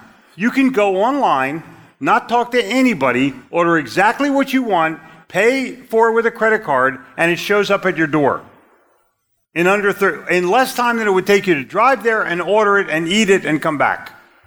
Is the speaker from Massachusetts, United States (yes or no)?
no; Philadelphia, Pennsylvania, United States; but I'm from Philly. I cold called in New York City.